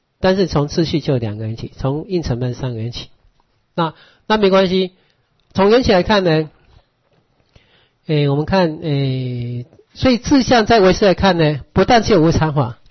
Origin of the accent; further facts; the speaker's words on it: Taiwan; 我们现在看到我们是台湾人嘛